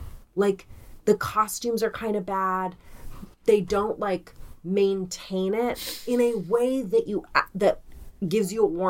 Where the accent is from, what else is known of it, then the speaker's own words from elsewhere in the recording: Colorado, United States; I grew up in Colorado, as you know.